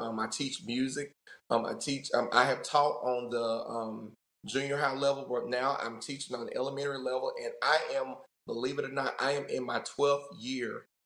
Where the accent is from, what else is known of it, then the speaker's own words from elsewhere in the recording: Poplarville, Mississippi, United States; now in Oxford, United States; I'm from Oxford, Mississippi, but I'm originally from Poplarville, Mississippi. That's close to the coastal area.